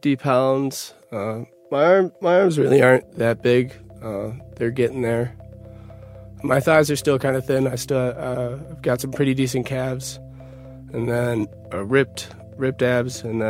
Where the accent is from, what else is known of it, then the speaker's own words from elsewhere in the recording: Utica, New York, United States; I'm originally from Utica, New York